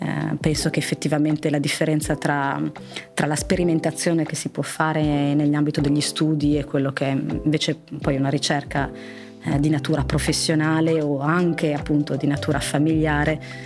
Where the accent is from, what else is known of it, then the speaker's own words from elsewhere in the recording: Bologna, Emilia-Romagna, Italy; Allora, io sono bolognese